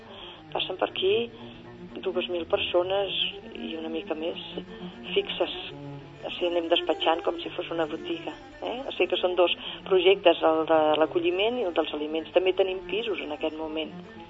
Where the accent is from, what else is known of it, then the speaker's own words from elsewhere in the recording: Granollers, Catalonia, Spain; de Granollers